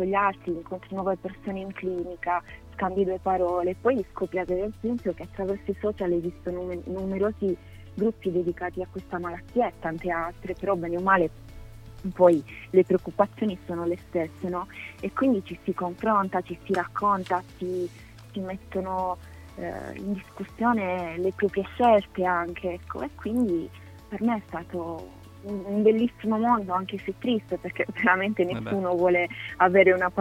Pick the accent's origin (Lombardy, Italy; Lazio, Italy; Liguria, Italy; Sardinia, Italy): Sardinia, Italy; volevo salutarvi con un saluto in gallurese, che è il dialetto che si parla nella mia terra